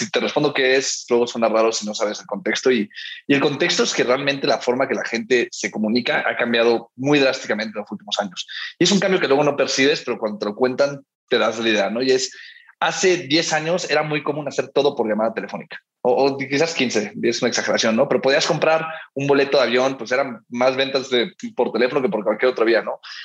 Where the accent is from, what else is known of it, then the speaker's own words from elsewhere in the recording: Miami, Florida, United States; El primero, yo crecí en Miami.